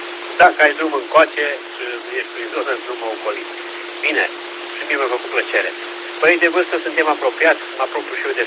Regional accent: Năsăud, Bistrița-Năsăud, Romania; also born or lived in United Kingdom; now in Lechința, Romania; eu deloc sunt din Năsăud, Valea Someșului, după care am stat aproape 15 ani în UK, în Marea Britanie. M-am întors în primăvara asta

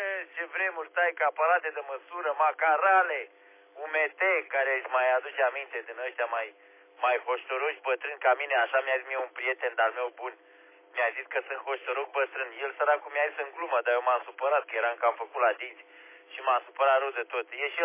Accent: Romania; born there; ne-am născut în România, nu putem să ținem cu Uganda. Ne-am născut în România, avem bunici îngropați aici în pământul ăsta, e pământ sfânt

